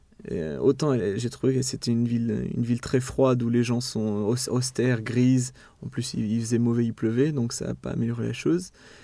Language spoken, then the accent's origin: French; Auvergne-Rhône-Alpes, France; born there; je suis né dans l'Auvergne, donc dans le centre de la France, en 1973. Je suis issu d'une famille donc, qui vit actuellement à Lyon.